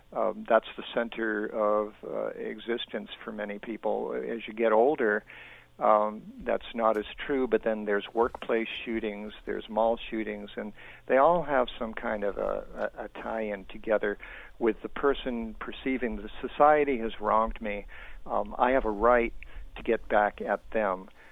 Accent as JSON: {"language": "English", "country": "United States", "said": "I mean, coming back into this country, I'm born American. I spent most of my life here, but I spent a lot of years overseas."}